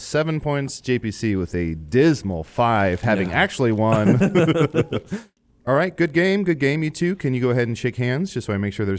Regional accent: Virginia, United States; Oh, I'm from Virginia. Peanuts.

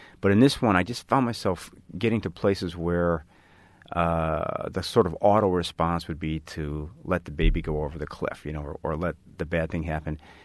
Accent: Chicago, Illinois, United States; I was an engineering student and I grew up in Chicago. I didn't know any other writers.

